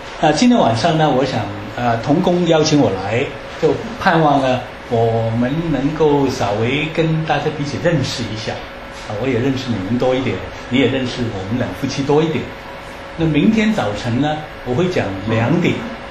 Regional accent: Hong Kong; also born or lived in China; 因为我在大陆出生，4岁到香港，在香港长大的

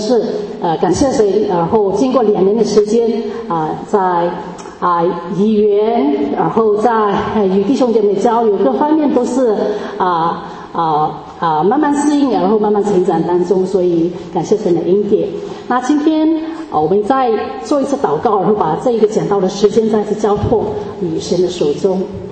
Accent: Myanmar; accent: Burmese Chinese; 而我本身是缅甸的华侨，所以呢，在我讲话和在语言的表达各方面，应该是会带有缅甸华人的味道

